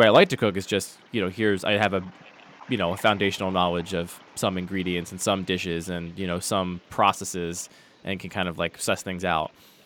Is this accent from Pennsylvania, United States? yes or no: yes; Pennsylvania, United States; I grew up outside of Philadelphia, and so I grew up with an idea of what a cheesesteak was, and I cannot get that, even in Baltimore.